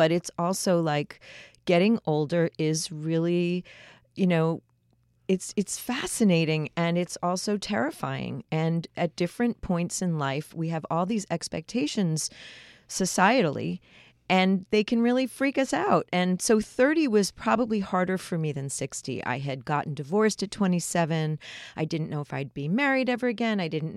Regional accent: Long Beach, New York, United States; I'm from Long Beach, New York.

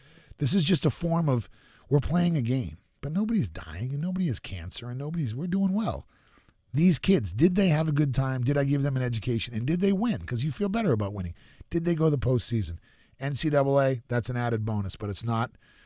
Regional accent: Boston, Massachusetts, United States; You know, because I grew up in Boston. I went to D.C. and never looked back.

